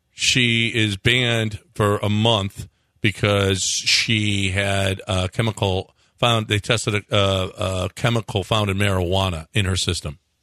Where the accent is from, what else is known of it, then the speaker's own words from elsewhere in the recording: Chicago, Illinois, United States; Listen, I grew up in Chicago. Chicago's 2nd. I grew up in Chicago.